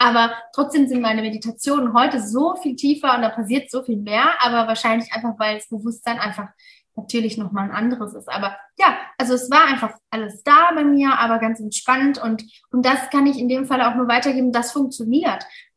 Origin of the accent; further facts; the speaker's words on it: Mainz, Rhineland-Palatinate, Germany; wir sind aus Mainz eigentlich und Tram-Trabach ist eine Stunde entfernt.